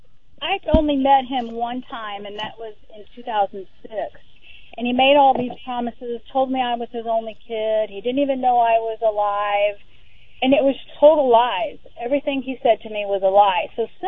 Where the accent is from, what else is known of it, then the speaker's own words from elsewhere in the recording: El Paso, Texas, United States; born there; I was born in El Paso.